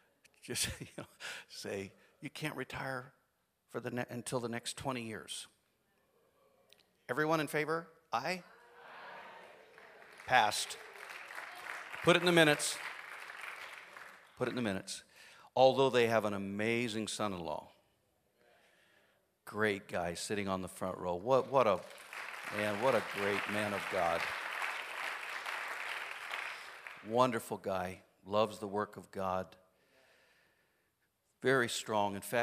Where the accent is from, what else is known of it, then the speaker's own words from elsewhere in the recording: San Francisco, California, United States; That was a joke, okay? But I am from San Francisco.